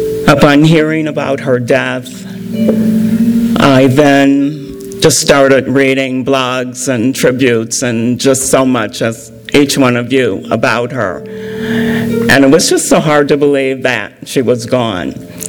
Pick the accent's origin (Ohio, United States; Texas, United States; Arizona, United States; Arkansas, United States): Arkansas, United States; Hope; born there; also born or lived in Illinois; but I was born in Hope, Arkansas, about a couple of years after Bill Clinton. And my parents migrated north with the second migration to Illinois and took me with them.